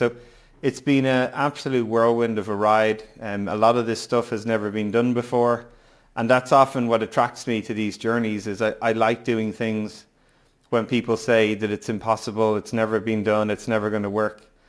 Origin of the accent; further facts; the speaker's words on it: Skerries, Leinster, Ireland; accent: international; also born or lived in 7 countries; No, I'm Irish. I grew up in just outside of Dublin in a town called Skerries in North County Dublin. But I've lived in 7 different countries for over nearly 5 years. So it's definitely become a international global accent over time.